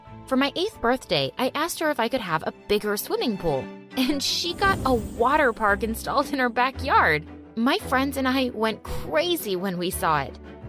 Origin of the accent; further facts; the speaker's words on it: Moldova; from Moldova.